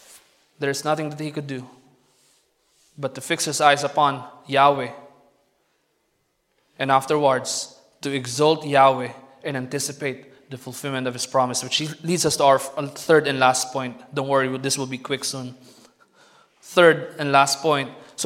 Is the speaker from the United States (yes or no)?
no; Philippines; And, you know, as a Filipino, I grew up fighting.